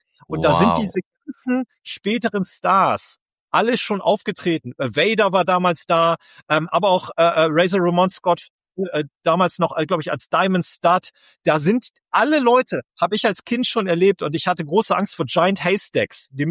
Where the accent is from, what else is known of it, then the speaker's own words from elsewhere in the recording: Bremen, Germany; weil ich in Bremen aufgewachsen bin